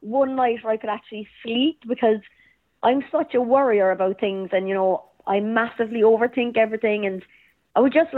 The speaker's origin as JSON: {"language": "English", "town": "Cork", "region": "Munster", "country": "Ireland", "tie": "born or raised there", "said": "the girl growing up in Cork"}